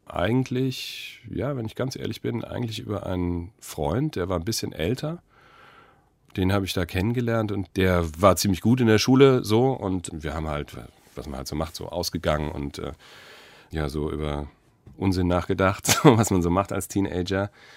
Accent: Frankfurt am Main, Hesse, Germany; also ich komme ja aus Frankfurt am Main

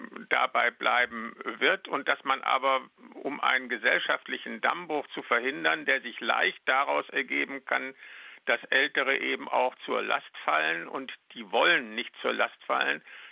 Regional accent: Saxony, Germany; born there; Ich bin kein gebürtiger Westfale, sondern gebürtiger Sachse.

